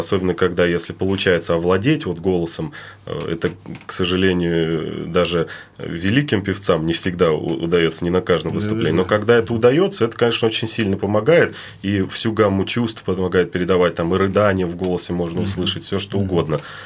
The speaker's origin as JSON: {"language": "Russian", "town": "Nizhny Novgorod", "region": "Nizhny Novgorod Oblast", "country": "Russia", "tie": "born or raised there", "said": "а тем более я вырос на Волге, как бы, то есть здесь, в Нижнем Новгороде."}